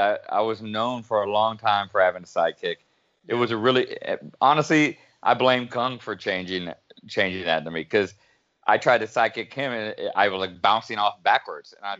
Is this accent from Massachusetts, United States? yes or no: yes; Boston, Massachusetts, United States; I never once fought in Boston, which was my hometown.